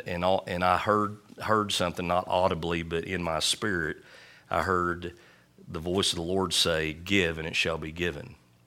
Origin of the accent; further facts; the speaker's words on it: Leedy, Oklahoma, United States; we planted the church here in Leedy, my hometown.